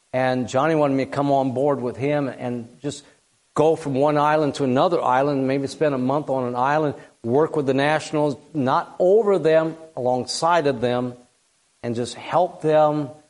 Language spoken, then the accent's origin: English; Mason City, Iowa, United States; I grew up in Mason City, Iowa. I never want to see another winter in my life.